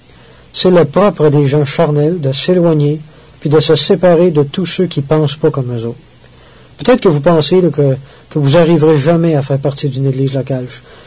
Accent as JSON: {"language": "French", "town": "Victoriaville", "region": "Quebec", "country": "Canada", "said": "Tout de suite après, je suis revenu chez moi à Victoriaville."}